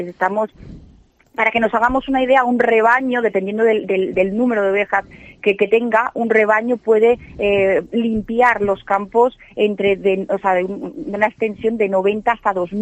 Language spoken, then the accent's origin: Spanish; Zamora, Castile and León, Spain; sobre todo en la provincia de Zamora, ya que yo soy de Zamora